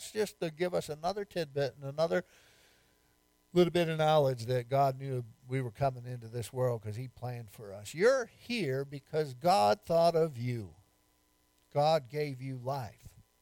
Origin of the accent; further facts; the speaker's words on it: New York, United States; now in Virginia, United States; Now I'm a pastor from New York in Southwest Virginia.